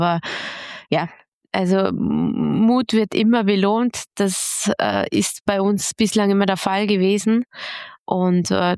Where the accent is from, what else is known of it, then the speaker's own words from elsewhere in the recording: Vorarlberg, Austria; now in Vienna, Austria; dass es völlig irre war, nach Wien zu gehen, als Vorarlbergerin vom Bodensee nach Wien